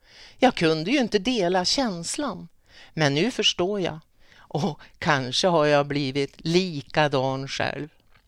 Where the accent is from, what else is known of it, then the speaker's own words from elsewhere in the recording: Grundsunda, Västernorrland County, Sweden; Jag är uppväxt i Grundsunda i ett litet torp.